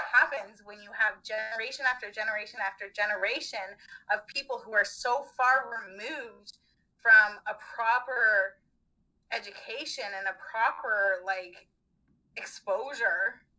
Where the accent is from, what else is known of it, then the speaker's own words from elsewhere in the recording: Canada; I'll say that as a Canadian. Like, I'm very left to most Canadians